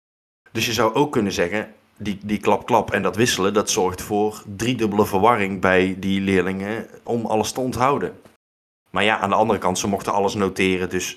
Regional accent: Netherlands; Dus dat maakt het voor ons als Nederlanders toch wel ietsje lastiger tijdens de uitzending.

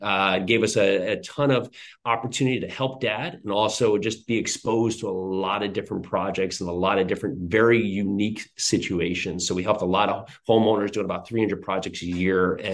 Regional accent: New Jersey, United States; now in Tennessee, United States; So I grew up in New Jersey. I'm now in Tennessee.

